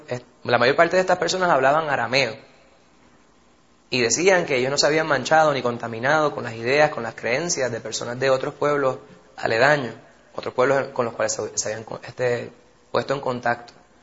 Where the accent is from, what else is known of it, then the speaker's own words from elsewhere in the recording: New York, United States; born there; Yo nací en Nueva York, New Yorkican